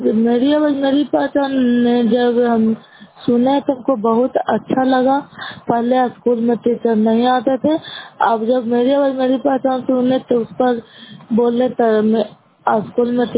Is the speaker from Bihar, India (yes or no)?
yes; Bihar, India; नालंदा जिला नगर ब्लॉक कैला पंचायत के निवासी हूँ।